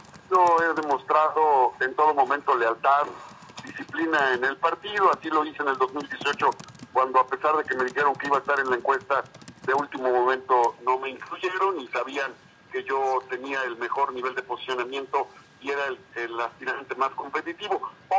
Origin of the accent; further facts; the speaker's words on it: Puebla, Mexico; hemos vivido 49 años de mi vida en Puebla, soy poblano, mixteco de origen y por adopción política en Acatzingo, donde fui el presidente municipal más joven del estado.